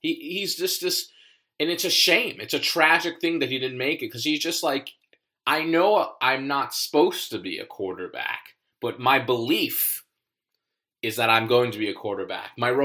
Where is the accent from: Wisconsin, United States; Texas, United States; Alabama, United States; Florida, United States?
Florida, United States; You know, football, I was raised in South Florida.